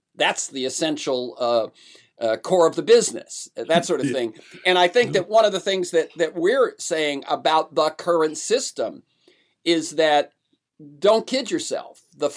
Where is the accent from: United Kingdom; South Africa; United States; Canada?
United States; Florida; I grew up in Florida in the 50s and early 60s